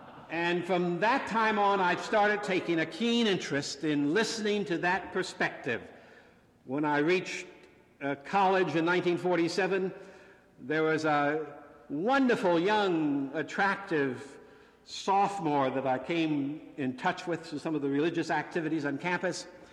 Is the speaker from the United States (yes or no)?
yes; Ohio, United States; as a Methodist young person growing up in Ohio and engaging in conference and regional youth workshops